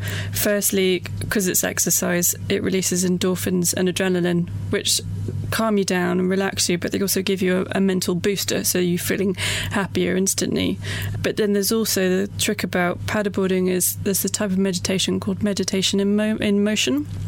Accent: London, United Kingdom; very lucky in that we grew up near the Thames and the River Crane as well. So we had water sports growing up.

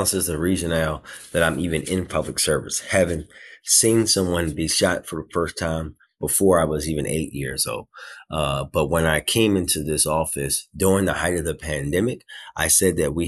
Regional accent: Baltimore, Maryland, United States; So my family, I'm a first-generation Baltimorean. My dad's family is from rural North Carolina, where my grandparents ran a pig farm, literally until they died.

